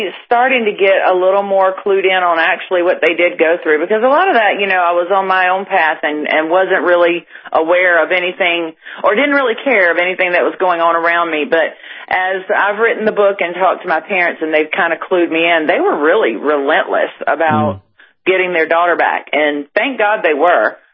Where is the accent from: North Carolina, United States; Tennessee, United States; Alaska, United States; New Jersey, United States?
North Carolina, United States; Wilmington; I grew up in North Carolina, in Wilmington, North Carolina, pretty small town back then.